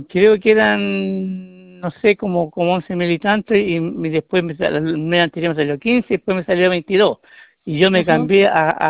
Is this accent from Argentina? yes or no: no; San Bernardo, Santiago Metropolitan Region, Chile; yo soy de San Bernardo, soy yo.